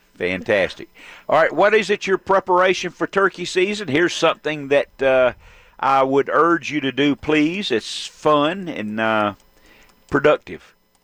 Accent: Decatur, Georgia, United States; we grew up in DeKalb County in Decatur, well, South DeKalb County.

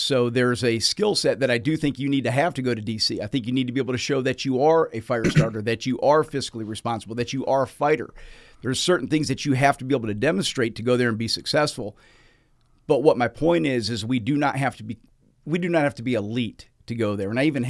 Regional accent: Walton County, Georgia, United States; I'm from Walton County, mm-hmm. so Walton County is still wholly within the 10th district.

